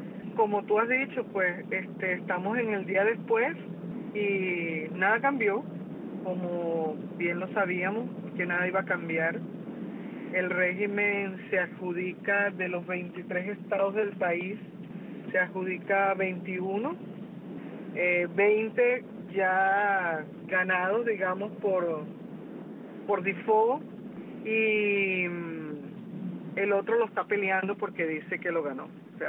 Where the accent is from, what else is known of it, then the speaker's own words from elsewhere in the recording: Venezuela; eso es lo que a mí en lo personal como venezolana me entristece